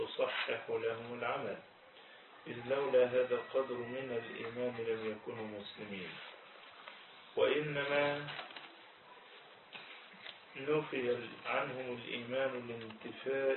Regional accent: Egypt; لا زالت بلدنا مصر في مقدمة البلدان

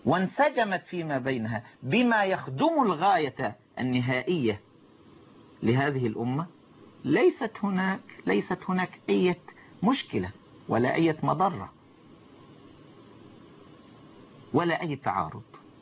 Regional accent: Egypt; أنا مسلم، أنا مسلم عربي اللسان، أسكن مصر، داري وبلدي ومسقط رأسي ومرتع صبايا وموضع أهلي، وهي عزيزة علي وأنا شغوف بها

